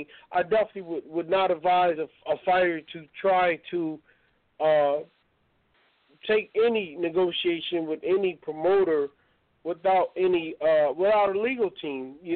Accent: Indianapolis, Indiana, United States; my hometown of Indianapolis, Indiana

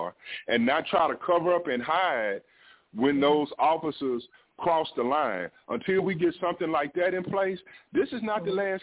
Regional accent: Fort Worth, Texas, United States; and I'm from the South Side, but I live in Southeast Fort Worth

